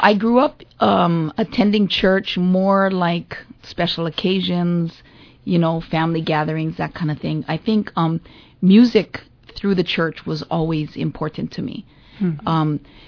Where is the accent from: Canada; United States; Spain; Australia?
United States; Mokuleia, Hawaii; I grew up in Mokulia. Lived there my whole life, right on the beach.